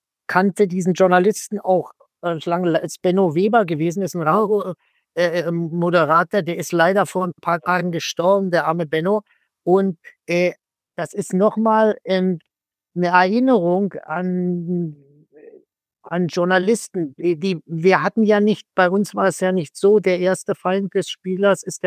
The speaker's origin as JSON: {"language": "German", "region": "Berlin", "country": "Germany", "tie": "born or raised there", "moved": "as an adult", "lives_now": "Cologne, Germany", "said": "da war meine Kindheit bis 18 in Berlin"}